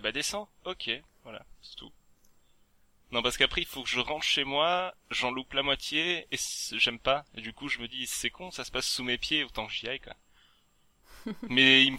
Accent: Provence-Alpes-Côte d'Azur, France; quand j'étais retourné chez moi en Provence

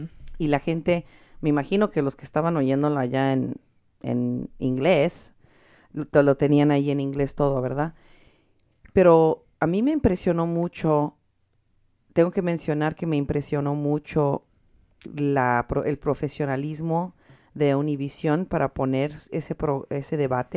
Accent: Mexico; me dieron mucho orgullo como mexicana.

